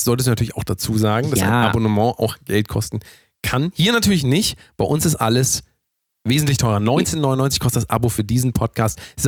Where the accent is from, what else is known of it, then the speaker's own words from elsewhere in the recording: Rhineland-Palatinate, Germany; born there; Ich bin ja geboren im Rheinland, was ja viele gar nicht wissen. Ich habe aber mit Wegzug von aus diesem Land habe ich natürlich alles abgelegt.